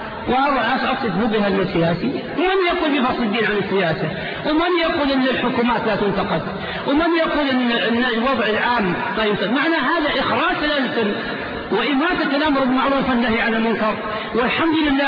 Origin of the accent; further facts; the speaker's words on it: Riyadh, Riyadh Province, Saudi Arabia; مع الأسف عندنا في الرياض فتنة عمياء